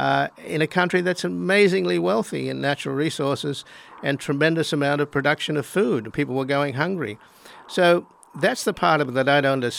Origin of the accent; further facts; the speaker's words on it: Australia; I mean, for example, I come from Australia